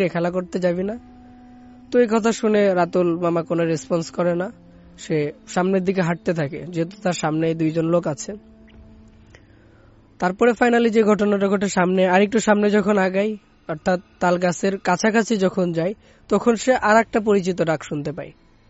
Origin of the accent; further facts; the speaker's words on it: Hatgopalpur, Khulna Division, Bangladesh; আমি ঝিনাইদহের হাটগোপালপুর থেকে আসছি